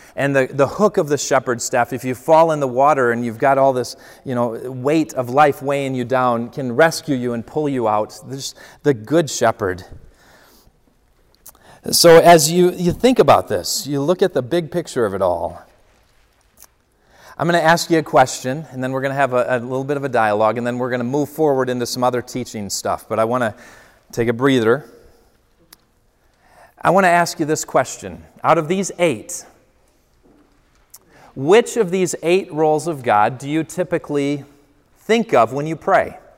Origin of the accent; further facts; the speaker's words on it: England, United Kingdom; I'm English